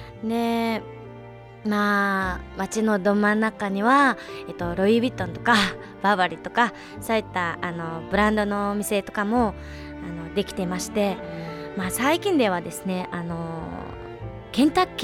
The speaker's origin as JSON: {"language": "Japanese", "country": "Mongolia", "second_language": "Japanese", "said": "私はモンゴルから来たシンガーソングライターです。"}